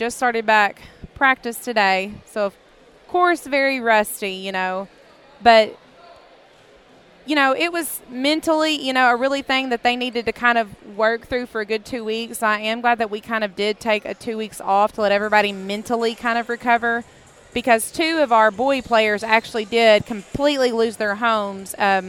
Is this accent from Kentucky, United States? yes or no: yes; Dawson, Kentucky, United States; You know, I've been born and raised in Dawson my whole life. You know, me and my husband went to Western Kentucky, came back. You know, we love this town.